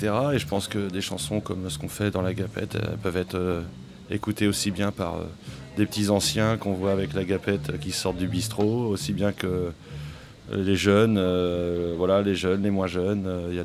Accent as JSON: {"language": "French", "region": "Brittany", "country": "France", "said": "je viens quand même de Bretagne où il y a vraiment un gros vivier de musiciens, voilà, tout autour de Rennes et tout, ça joue vraiment beaucoup."}